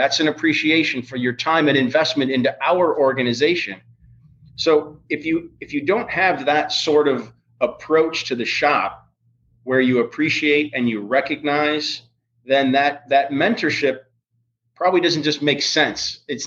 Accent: Wisconsin, United States; born there; Well, I'm a Packers fan too, but I was born in Wisconsin

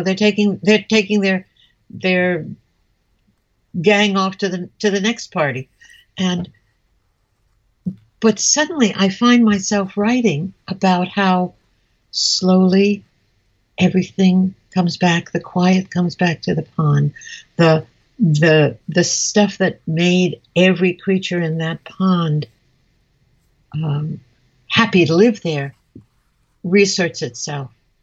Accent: New York, United States; moved away; I'm a New Yorker born and bred, but I haven't lived in New York in like 55 years. But I am a New Yorker.

